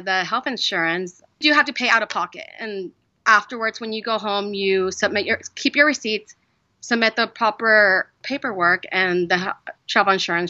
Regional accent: United States; I'm American.

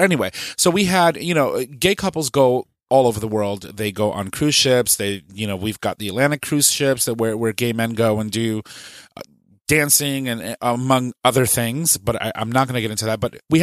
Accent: Puerto Rico; Like, guys, they make it in my home country. Well, in Puerto Rico.

